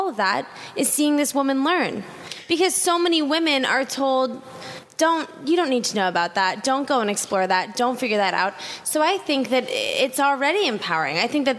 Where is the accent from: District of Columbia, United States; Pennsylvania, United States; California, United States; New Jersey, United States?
District of Columbia, United States; Washington; I grew up in Washington, D.C.